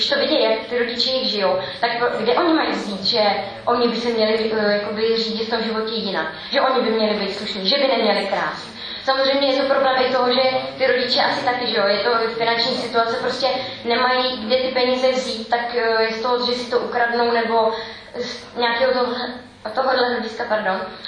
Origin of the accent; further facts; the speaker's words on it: Trmice, Ústí nad Labem Region, Czechia; Já jsem od malička bydala v Termicích, přímo vlastně v centru toho dění tam.